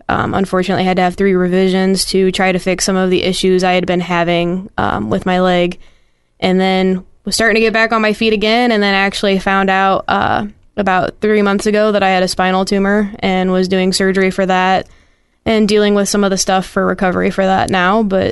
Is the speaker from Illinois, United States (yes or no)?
yes; Mackinaw, Illinois, United States; I'm currently 29. I am from Mackinac, Illinois.